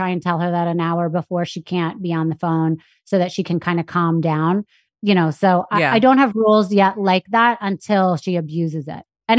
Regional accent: New York City, New York, United States; We're from New York City. We're not sheltered people.

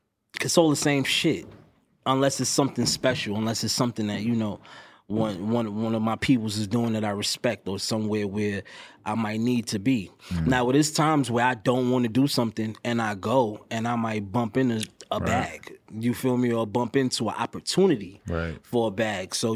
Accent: New York City, New York, United States; now in Los Angeles, United States; I'm sitting here talking to you high in LA. I'm from New York City.

